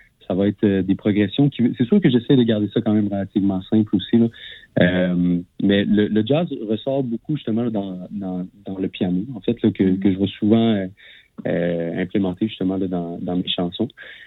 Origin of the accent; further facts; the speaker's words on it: Rimouski, Quebec, Canada; où est-ce que je suis originaire de Rimouski, en fait.